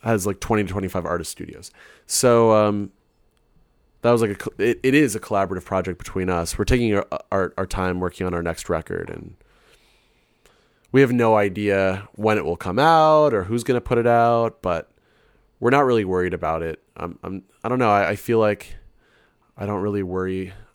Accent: Toronto, Ontario, Canada; I'm from Toronto.

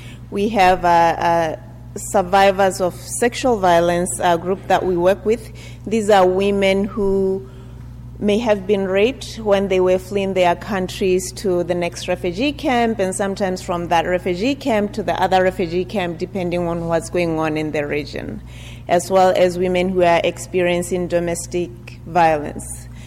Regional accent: Botswana; I'm from Botswana, so I did not come here as a refugee.

